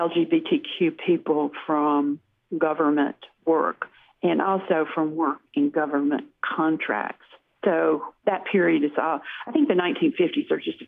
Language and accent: English; Tupelo, Mississippi, United States; it wasn't as repressive as one might think in, say, a town like my hometown of Tupelo.